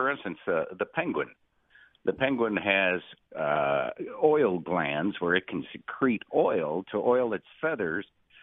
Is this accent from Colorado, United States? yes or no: yes; Denver, Colorado, United States; And so this is where we grew up. We grew up in Southwest Denver. We went to Lincoln High School, and this has been our home.